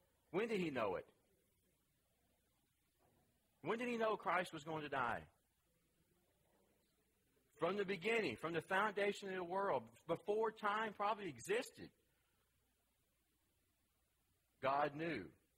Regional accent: the South, United States; accent: southern; Even my southern accent can't mess that word up too bad.

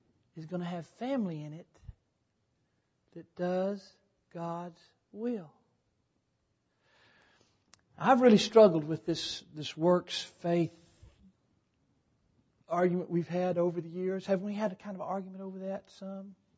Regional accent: Cloudcroft, New Mexico, United States; When I was a young man, growing up in Cloudcroft, New Mexico, this is awful.

